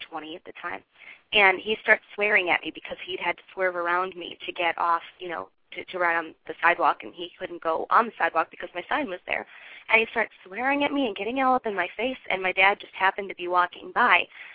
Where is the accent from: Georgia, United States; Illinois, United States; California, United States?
Illinois, United States; Chicago; I grew up in Chicago, and I remember going to the Museum of Science and Industry.